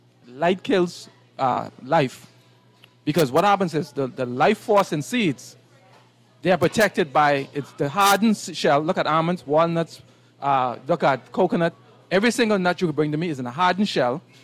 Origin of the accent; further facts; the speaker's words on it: Kent Island, Maryland, United States; When I was growing up in Kent Island as a young boy